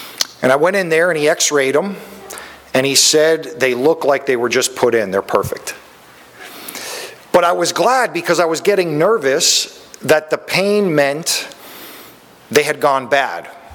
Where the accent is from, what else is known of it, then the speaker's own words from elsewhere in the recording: Florida, United States; also born or lived in North Carolina; we've just moved here, and we're from South Florida, but for the last 7 years, we've been in North Carolina, and we moved here a couple months ago